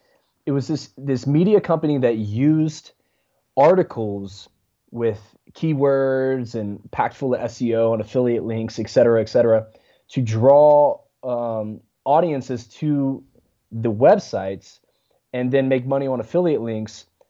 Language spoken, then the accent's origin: English; Louisiana, United States; born there; In the beginning, I was born, birthed in a small town in Louisiana